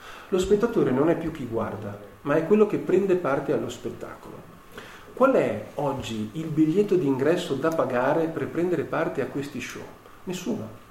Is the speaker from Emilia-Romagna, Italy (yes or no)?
yes; Vignola, Emilia-Romagna, Italy; Ci si scopre di abitare in un paesino di 20.000 abitanti, io vengo da Vignola, quindi un pochino di più